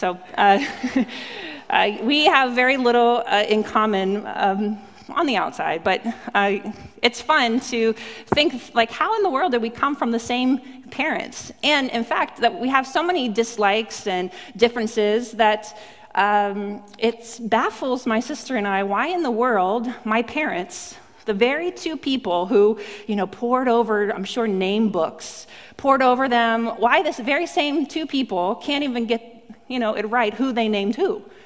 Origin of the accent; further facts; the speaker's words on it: Williamsburg, Virginia, United States; I grew up in Williamsburg, Virginia.